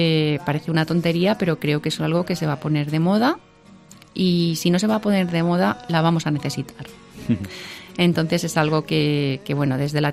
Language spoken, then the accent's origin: Spanish; Albacete, Castilla-La Mancha, Spain; Desde que nací tenemos en el ADN ser albaceteños y llevar el té en la sangre. Mis abuelos se dedicaban al mundo de las especias